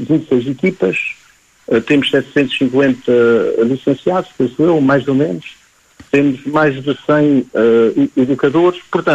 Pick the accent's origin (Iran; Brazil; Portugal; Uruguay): Portugal; now in France; como muito português, gosto muito de bola e adoro